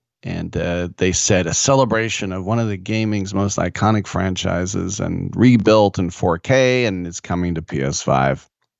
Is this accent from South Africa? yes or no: no; California, United States; And I'm from California.